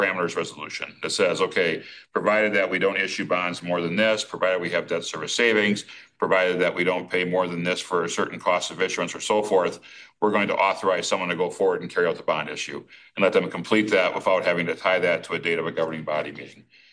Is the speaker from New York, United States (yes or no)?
no; Stoughton, Wisconsin, United States; I myself am on a utilities committee in my hometown, down Highway 51, down in Stoughton.